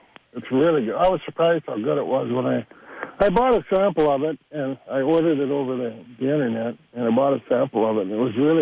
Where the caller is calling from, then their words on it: South Dakota, United States; I live in South Dakota.